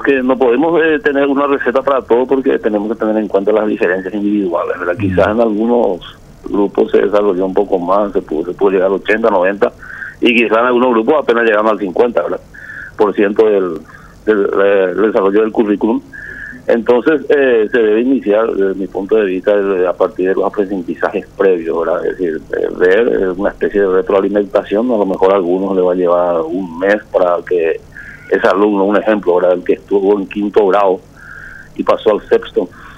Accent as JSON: {"language": "Spanish", "region": "Itapúa", "country": "Paraguay", "said": "al menos yo soy de Púa"}